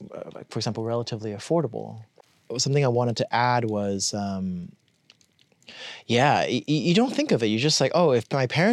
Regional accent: California, United States; I think that's partially why a lot of us who maybe are born and raised in California or have spent significant time in this state often say we're from California.

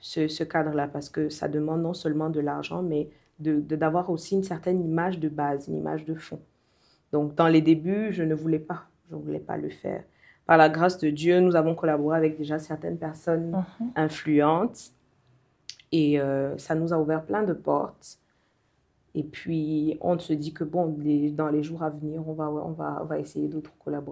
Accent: Cameroon; Mais je pense que chez nous, au Cameroun, le souci pour moi

